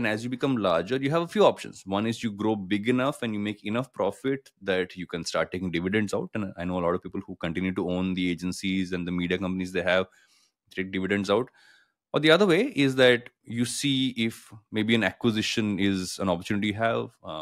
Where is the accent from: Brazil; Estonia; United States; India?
India; Andhra Pradesh; I come from Andhra Pradesh.